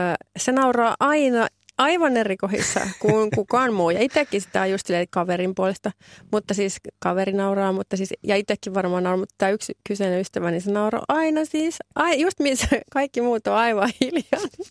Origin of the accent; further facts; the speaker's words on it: Lapland, Finland; minä olen tyypillinen lappilainen päihteiden käyttäjä